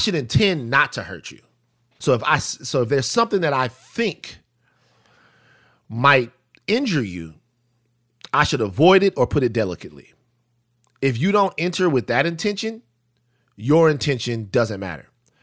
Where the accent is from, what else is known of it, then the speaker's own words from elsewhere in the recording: Baton Rouge, Louisiana, United States; if I'm still back in Baton Rouge and I'm growing up in South Baton Rouge where I'm from